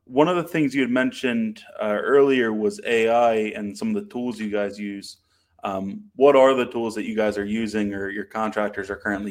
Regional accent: Philadelphia, Pennsylvania, United States; Philly or Philadelphia.

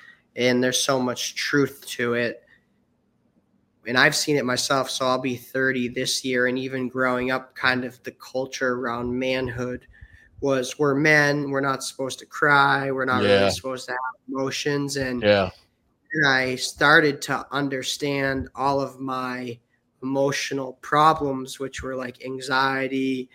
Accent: Massachusetts, United States; I'm from Massachusetts and played football my whole life

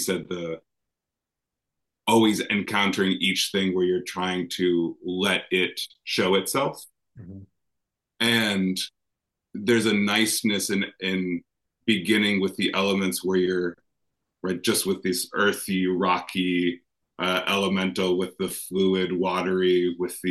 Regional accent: Columbus, Wisconsin, United States; I actually grew up in Wisconsin. So that's I grew up down in the Columbus area.

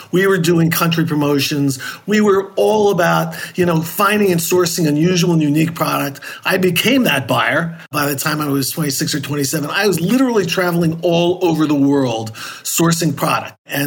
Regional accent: Miami, Florida, United States; I grew up in Miami, Florida, an actual native of Miami. I was there until I went to college

